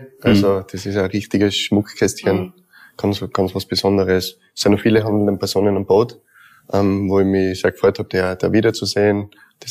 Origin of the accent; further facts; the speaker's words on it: Tyrol, Austria; Zweites Zuhause, ich bin ja eigentlich aus Tirol.